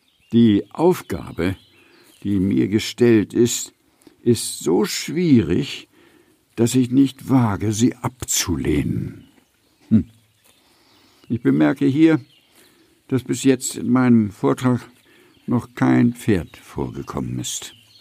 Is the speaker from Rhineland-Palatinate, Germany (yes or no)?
no; Hamburg, Germany; also born or lived in Vienna; das Wilhelm-Gymnasium in Hamburg, wo ich fern von meiner Geburtsstadt Wien aufgewachsen bin, in Hamburg nämlich, und noch heute, wo ich als bekennender Niedersachse ganz in der Nähe des Zentrums der hannoverschen Pferdezucht Pferden an der Aller wohne